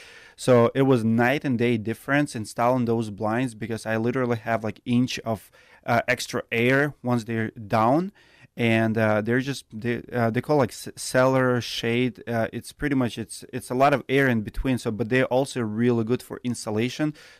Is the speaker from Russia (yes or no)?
yes; Siberia, Russia; moved away as an adult; now in United States; I'm from Siberia. So I'm from the country, from the region where we have, you know, literally 6-inch windows.